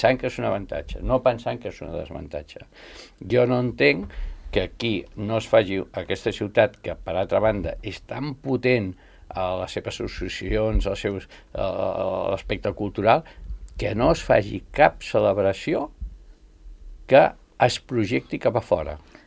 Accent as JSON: {"language": "Catalan", "town": "El Masnou", "region": "Catalonia", "country": "Spain", "tie": "born or raised there", "said": "jo recordo el meu poble on jo he nascut, a Masnou"}